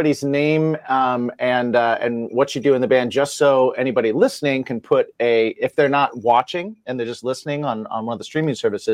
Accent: Indiana, United States; now in New York, United States; I'm from Indiana, so I spent a lot of time in Chicago, and then I've lived in New York longer, so.

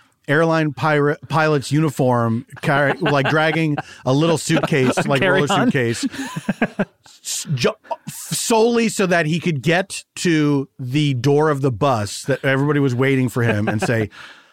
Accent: Philadelphia, Pennsylvania, United States; I'm from Philadelphia.

